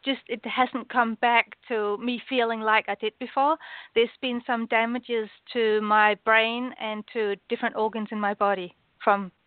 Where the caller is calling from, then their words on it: Denmark; I'm calling from Denmark.